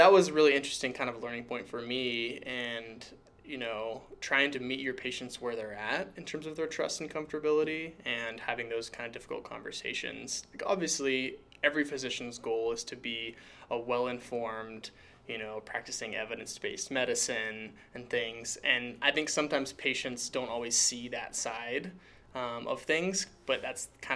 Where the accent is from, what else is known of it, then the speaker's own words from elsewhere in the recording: Chehalis, Washington, United States; I grew up in Chehalis, Washington, and my dad was a small-town primary care physician that kind of served the Chehalis and Centralia area.